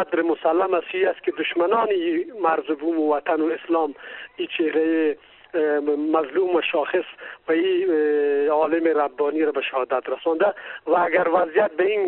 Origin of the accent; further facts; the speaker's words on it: Afghanistan; ما ولدانن به عنوان یک افغان